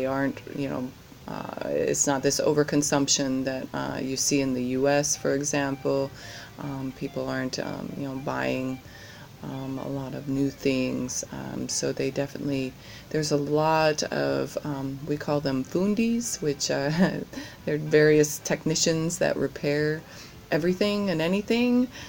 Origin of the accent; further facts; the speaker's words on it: United States; now in Zanzibar, Tanzania; I am an American who has found a second home in Zanzibar, so I live in Zanzibar, Tanzania.